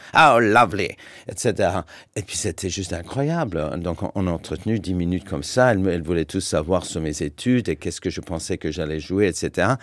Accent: Toronto, Ontario, Canada; born there; puisque moi je suis Canadien, né à Toronto

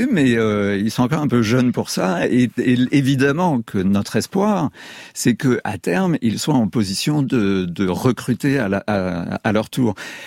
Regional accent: United Kingdom; French is a second language; C'est sûr, moi je suis britannique. J'ai grandi au Royaume-Uni dans les années 60.

